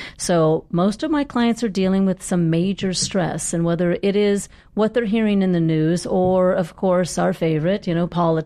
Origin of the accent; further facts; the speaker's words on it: Alaska, United States; Well, I grew up in Alaska. I don't know what kind of stress we have going camping and fishing all the time and hanging out in the woods.